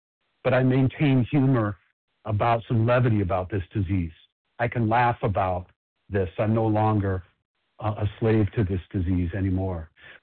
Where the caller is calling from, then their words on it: Chicago, Illinois, United States; I'm a recovered compulsive overeater. I'm calling from Chicago.